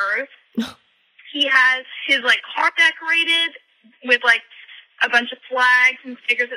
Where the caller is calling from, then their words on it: Dallas, Texas, United States; I'm calling from Dallas, but I just moved from a college town that's close